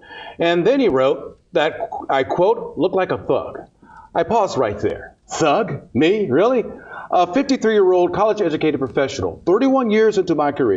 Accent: United States; What I am is an American.

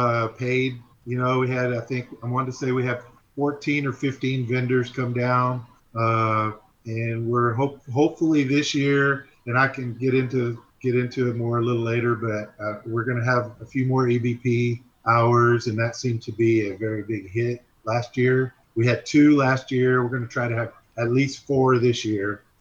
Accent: Arkansas, United States; moved away as an adult; And before that, I'm originally from Arkansas, went to Arkansas State University.

